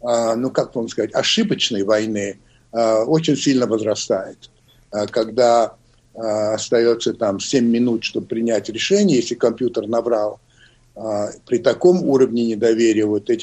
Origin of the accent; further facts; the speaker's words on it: United States; я вырос в Америке во время Рузвельта.